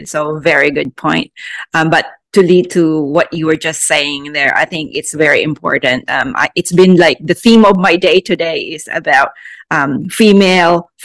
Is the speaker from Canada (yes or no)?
no; Philippines; I'm originally from the Philippines